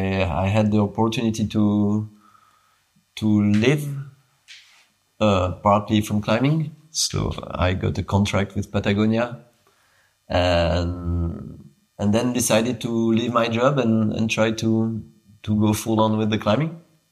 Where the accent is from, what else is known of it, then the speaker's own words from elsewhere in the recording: Belgium; English is a second language; I'm from Belgium. I'm 30 now